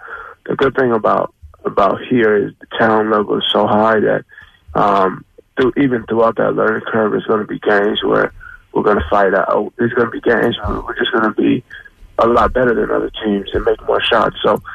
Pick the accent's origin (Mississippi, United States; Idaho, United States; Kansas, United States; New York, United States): New York, United States; obviously I'm an East Coast kid. I'm from New York.